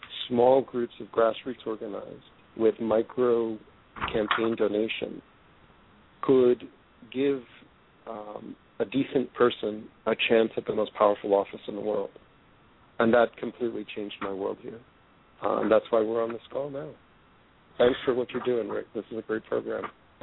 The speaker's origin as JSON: {"language": "English", "town": "New York City", "region": "New York", "country": "United States", "tie": "born or raised there", "said": "Well, a lot of it really starts from where I grew up. I grew up in Elmhurst, Queens, and it's Queens."}